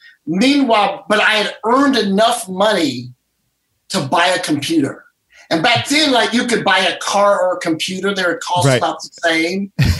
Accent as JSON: {"language": "English", "town": "St. Louis", "region": "Missouri", "country": "United States", "said": "And because I wasn't from New York, because I was from the Midwest, for me, St. Louis"}